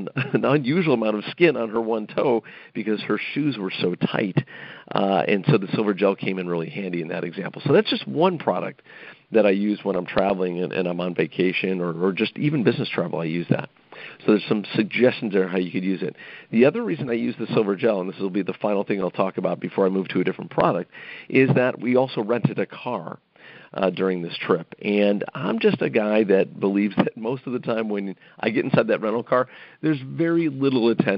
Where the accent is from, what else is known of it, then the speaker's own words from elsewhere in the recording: Chicago, Illinois, United States; So here I am back in my hometown of Chicago, and I'm eating and drinking a lot of junk